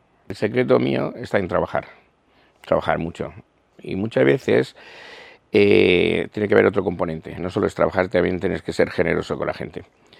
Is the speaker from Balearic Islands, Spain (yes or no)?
yes; Calvià, Balearic Islands, Spain; siempre hacemos alarde de que soy de Calviá e intento manifestarlo por ahí. Yo creo que sí, tiene que ser un poco así. No solo de Calviá, sino también como mallorquín y balear.